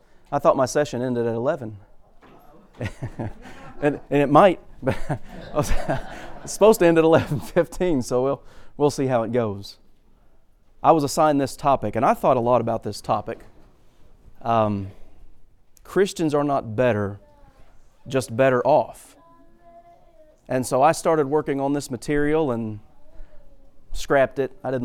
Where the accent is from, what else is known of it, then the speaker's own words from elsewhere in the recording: Ohio, United States; My dad served as a deacon in the congregation where I grew up in Ohio.